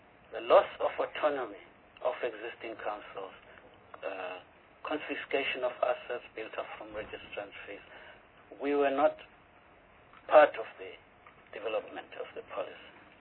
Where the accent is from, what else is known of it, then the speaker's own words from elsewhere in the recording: South Africa; I am South African, I'm black, I went through the schooling system in the townships.